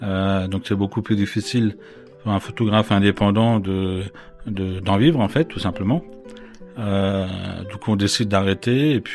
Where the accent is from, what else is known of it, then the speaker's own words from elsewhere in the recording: Grand Est, France; j'habite dans les environs de Metz, donc en Lorraine. J'ai grandi dans la Meuse, au sein d'une famille dans la campagne.